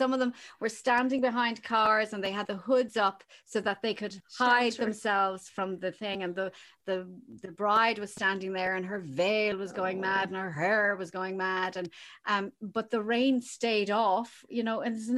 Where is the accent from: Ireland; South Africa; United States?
Ireland; Munster; I grew up in Kerry.